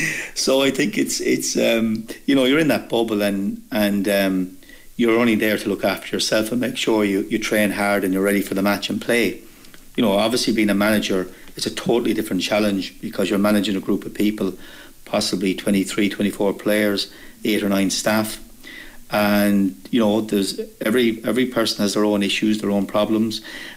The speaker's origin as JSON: {"language": "English", "region": "Connacht", "country": "Ireland", "tie": "born or raised there", "said": "growing up in Roscommon, there was no underage soccer."}